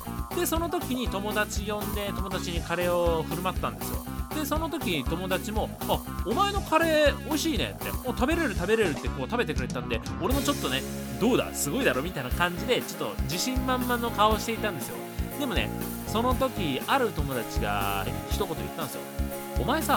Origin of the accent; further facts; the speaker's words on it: Shizuoka, Japan; moved away as an adult; 僕ね、地元が静岡だったんで、高校生までは実家でまあ暮らしていたんですけれども、大学は神奈川県の大学に入学したんで、まあ一人暮らしをすることになったと。